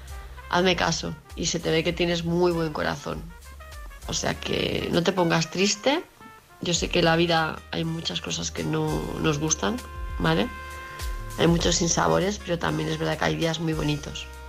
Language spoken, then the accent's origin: Spanish; Palma, Balearic Islands, Spain; de Palma de Mallorca.